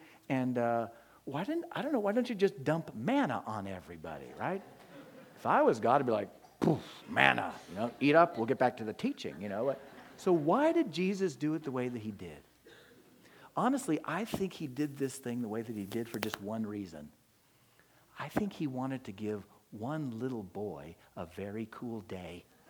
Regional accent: Sacramento, California, United States; I was born down here in Southern California and then raised up in Sacramento, and my dad was a doctor and my mom was a wonderful stay-at-home mom who loved us.

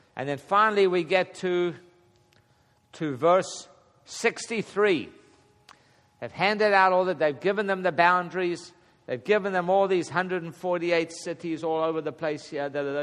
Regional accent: South Africa; now in United States; that's everything I remember about growing up in South Africa until I came to America happened at that house.

